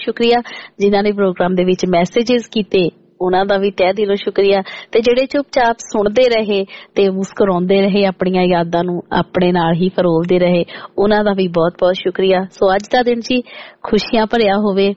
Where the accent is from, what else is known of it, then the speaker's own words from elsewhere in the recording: Punjab, India; ਮੈਂ ਹੁਸ਼ਿਆਰਪੁਰ ਡਿਸਟ੍ਰਿਕਟ ਤੋਂ ਬਿਲੋਂਗ ਕਰਦੀ ਹਾਂ ਤੇ ਜਿਹੜਾ ਹੁਸ਼ਿਆਰਪੁਰ ਡਿਸਟ੍ਰਿਕਟ ਹੈ ਉਹ ਤਾਂ ਵੈਸੇ ਹੀ ਚੂਹਾਂ ਦੇ ਕਰਕੇ ਬੜਾ ਮਸ਼ਹੂਰ ਹੈ